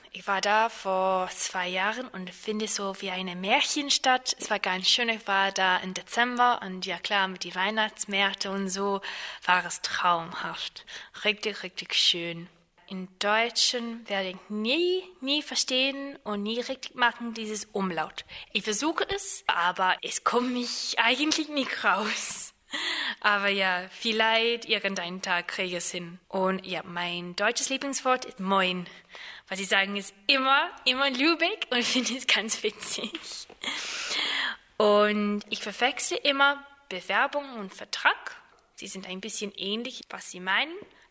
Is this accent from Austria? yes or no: no; Cork, Munster, Ireland; German is a second language; Ich komme aus Irland, von einer Stadt, die Cork heißt. Ich bin 22 Jahre alt. Ich habe Deutsch seit ja schon viele Jahre gelernt.